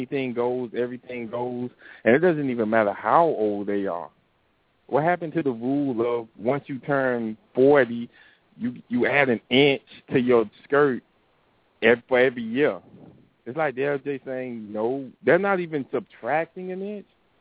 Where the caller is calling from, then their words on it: Miami, Florida, United States; from Miami.